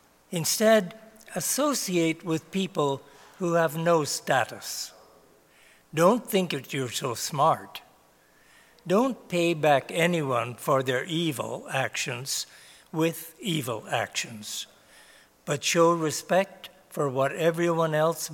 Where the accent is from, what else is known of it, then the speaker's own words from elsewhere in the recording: Ireland; born there; I was born in Ireland.